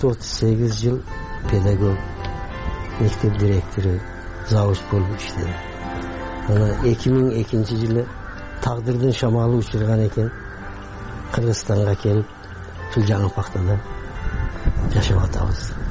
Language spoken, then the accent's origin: Kyrgyz; Markhamat, Andijan Region, Uzbekistan; also born or lived in Tajikistan; 1946 жылы Тажикстандын Жергетал районунда төрөлгөм. Мен 4 жашар убактымда ата энем Өзбекстандын Мархабат районуна келип туруп калышы. Бул мархабат районунда Кара Коргон айылында 11-нчи классты бүттүм.